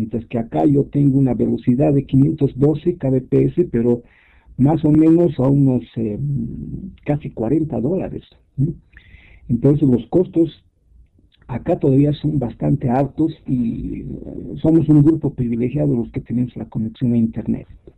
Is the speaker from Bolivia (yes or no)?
yes; Bolivia; Yo como boliviano me siento muy mal cuando lo digo esto, que mi país es el que está en el último lugar